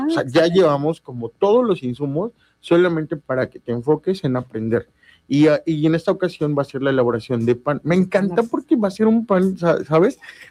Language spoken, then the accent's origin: Spanish; Mexico; nosotros como mexicanos nos gusta la fiesta, no somos guapachosos